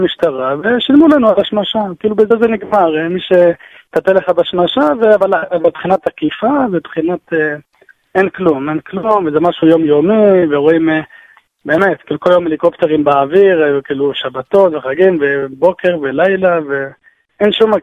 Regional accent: Kiryat Arba, West Bank, Palestine; now in Jerusalem, Israel; אני גרתי בתור ילד, גרתי בקרית ארבע.

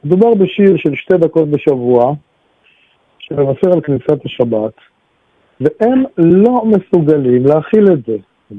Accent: Tel Aviv, Tel Aviv District, Israel; זו אוכלוסייה שאני היום לא גר שם, אבל גדלתי שם

